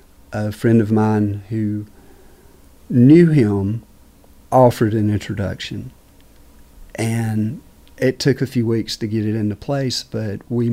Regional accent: Alabama, United States; when I was still a kid, growing up in South Alabama

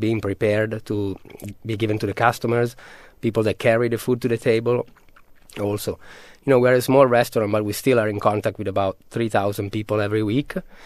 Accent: Milan, Lombardy, Italy; I'm from Milan, where the situation is pretty bad, I would say, right now, if not the worst in the Western world.

